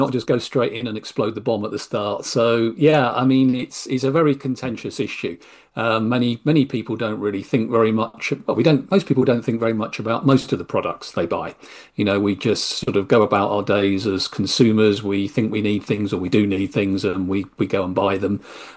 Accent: East of England, United Kingdom; No, I'm a Norfolk person myself. I was born and bred, long family lineage from Northwest Norfolk.

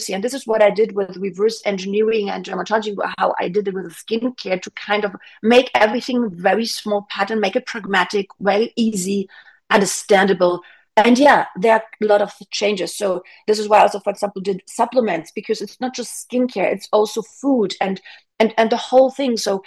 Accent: Switzerland; I'm from Switzerland.

